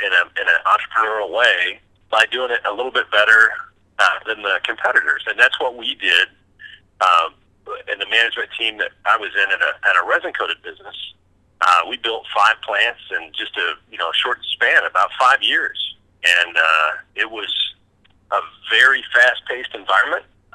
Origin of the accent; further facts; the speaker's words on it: Texas, United States; I grew up in West Texas, and I grew up at a time when the oil and gas market was at a bubble.